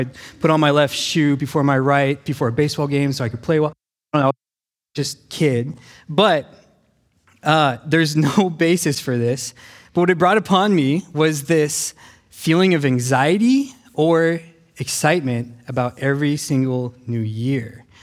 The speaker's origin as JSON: {"language": "English", "region": "Nevada", "country": "United States", "said": "We come from Nevada, the land of the desert"}